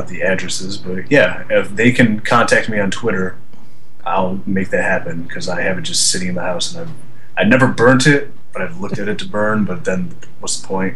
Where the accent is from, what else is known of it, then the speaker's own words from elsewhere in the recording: Cleveland, Ohio, United States; Like, I'm from Cleveland